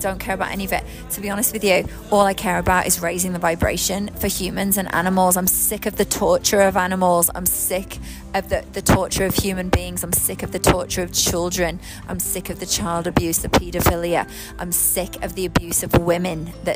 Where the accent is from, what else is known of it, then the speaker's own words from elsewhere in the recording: England, United Kingdom; obviously I'm from England, right? So I'd watch these American, like, TV shows. And I'd be like, I want to live that life. I want to live in California.